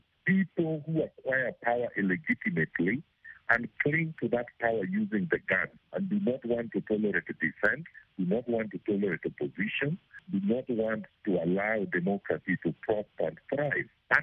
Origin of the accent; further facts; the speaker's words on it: Kenya; and that I would be arriving in Kenya as a Kenyan.